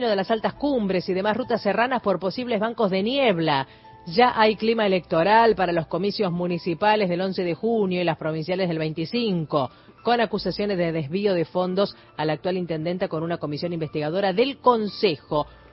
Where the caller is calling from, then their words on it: Jáchal, San Juan, Argentina; de Hachal, San Juan, gracias por acompañarnos.